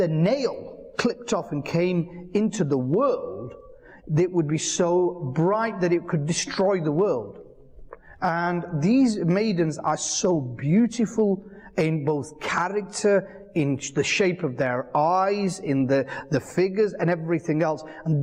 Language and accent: English; Bolton, North West England, United Kingdom; I went to the library in my hometown, Bolton.